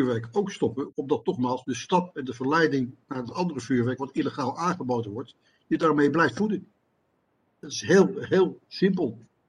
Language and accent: Dutch; The Hague, South Holland, Netherlands; ik kom uit Den Haag. Ik ben opgegroeid in Den Haag.